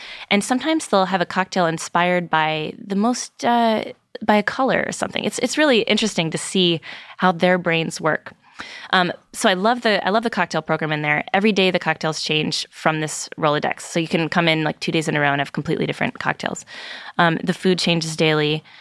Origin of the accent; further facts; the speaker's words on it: Virginia, United States; And I'm from Virginia, which has a blossoming wine country as well